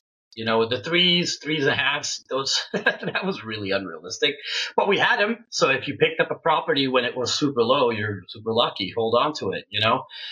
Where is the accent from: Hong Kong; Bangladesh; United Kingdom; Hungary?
Hungary; English is a second language; now in United States; She is from Russia. I am from Hungary originally. So we're Eastern European, and she's Siberian, so I could say Central Asia almost.